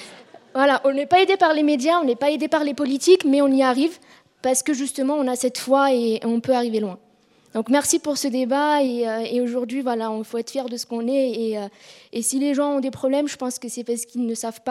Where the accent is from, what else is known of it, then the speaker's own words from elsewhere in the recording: Paris, Île-de-France, France; Donc moi, je ne suis pas suisse du tout, je suis parisienne et puis je viens travailler en Suisse